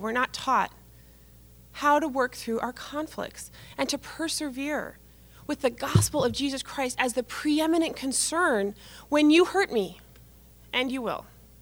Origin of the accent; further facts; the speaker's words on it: Chicago, Illinois, United States; I'm not from Montana. I'm actually an estate planning attorney from Chicago, so a city of 8 million to a state of 800,000 where livestock outnumber humans 12 to 1.